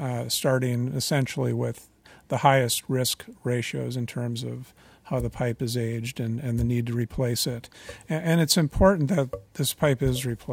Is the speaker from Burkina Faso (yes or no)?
no; Norway; accent: Norwegian; English is a second language; It doesn't work well with my Norwegian accent, apparently.